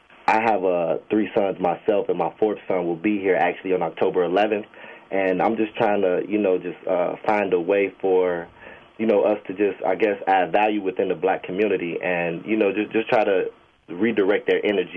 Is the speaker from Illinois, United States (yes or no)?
yes; Chicago, Illinois, United States; Well, obviously I'm from Chicago, you know, with the name Chicago Cuts.